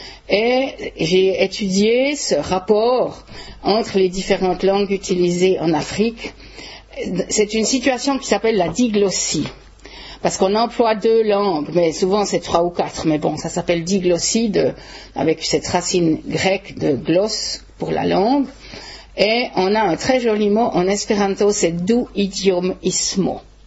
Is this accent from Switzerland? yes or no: yes; Switzerland; accent: Swiss; first language French; c'est ma langue maternelle. Vous pouvez certainement l'entendre, bien que j'aie un accent suisse, évidemment.